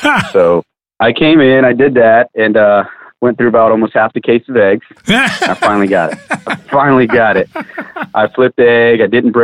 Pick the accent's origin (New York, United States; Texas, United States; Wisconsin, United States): Texas, United States; Pearland; I'm from Pearland, Texas. Grew up out here all the way from elementary through high school. Went to school at Pearland High